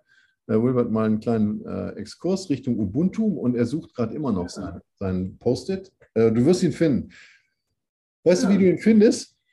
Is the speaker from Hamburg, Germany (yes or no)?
yes; Hamburg, Germany; Und wie sagt man bei uns in Hamburg? Sagt man Moin Maste.